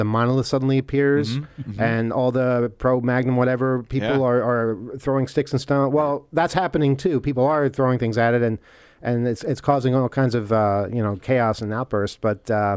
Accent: Canada; if my vote as a Canadian would count

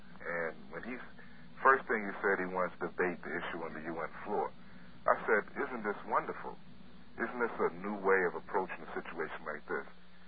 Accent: United States; I'm an American, and I have no vested interest in anything over there in the Middle East at all.

